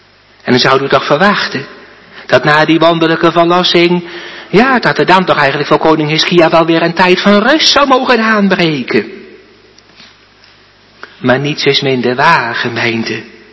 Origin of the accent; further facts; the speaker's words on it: Oosterwolde, Friesland, Netherlands; born there; toen ik een zondag in Oosterwolde voorging, mijn geboorteplaats.